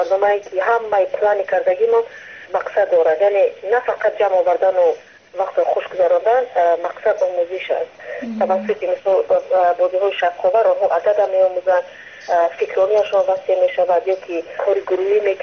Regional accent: Ishkoshim, Gorno-Badakhshan, Tajikistan; همه ما بیشتر بیرون از تاجیکستان هستیم

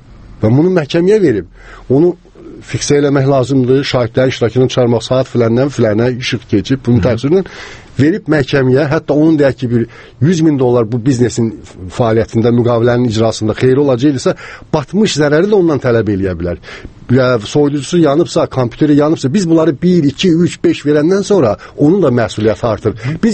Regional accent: Karabakh, Azerbaijan; mən özüm də Qarabağlıyam, yəni qohumlarım da bir səsi qaçqındır

